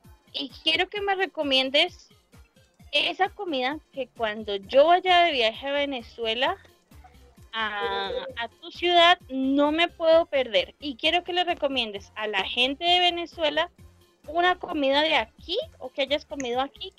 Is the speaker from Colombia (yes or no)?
yes; Bogotá, Colombia; He comido yo, que soy Rola.